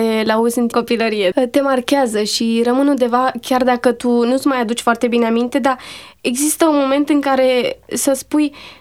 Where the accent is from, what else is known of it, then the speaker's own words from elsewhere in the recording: Târgu Jiu, Gorj County, Romania; born there; M-am născut în Târgu Jiu, județul Gorj, în anul 1988, în luna a treia.